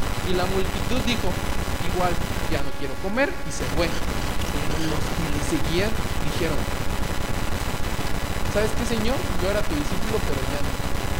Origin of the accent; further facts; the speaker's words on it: Tepito, Mexico City, Mexico; de ahí de los Altos, de Tepito.